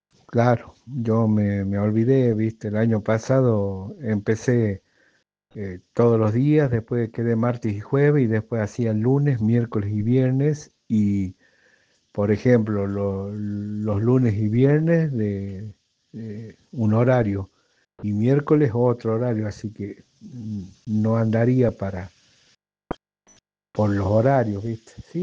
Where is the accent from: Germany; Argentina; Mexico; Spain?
Argentina; Catamarca; acá en Catamarca, porque no te dije, soy de Catamarca